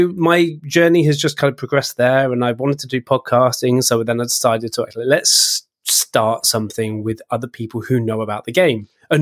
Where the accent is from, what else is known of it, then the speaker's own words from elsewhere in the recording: United Kingdom; moved away as an adult; now in Sweden; I've been living in Sweden for 11 years, although I'm British from the start. I'm trying to drop the British side a little bit more at the moment after the whole Brexit thing.